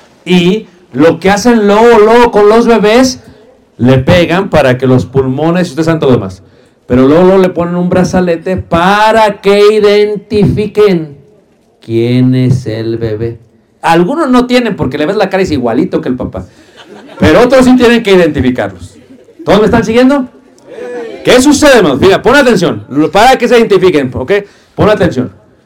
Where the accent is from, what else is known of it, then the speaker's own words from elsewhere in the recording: Mexico City, Mexico; born there; yo era católico romano. Sí, yo nací en Ciudad de México